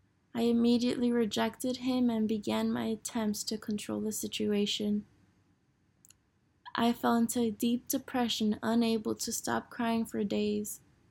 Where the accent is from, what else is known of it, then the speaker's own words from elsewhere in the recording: Florida, United States; born there; I was born in Florida to a single mom, and with her hard work, she put me through Catholic private school